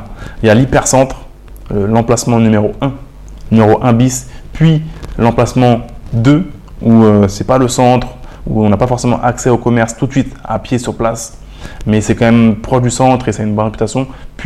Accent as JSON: {"language": "French", "town": "Pontoise", "region": "Île-de-France", "country": "France", "tie": "born or raised there", "said": "j'ai grandi à Pontoise, donc je sais, je connais, j'ai Google Maps, vous savez, j'ai Street View dans ma tête parce que c'est ma ville, j'y suis né, j'ai été à l'école là-bas, mes parents y habitent encore."}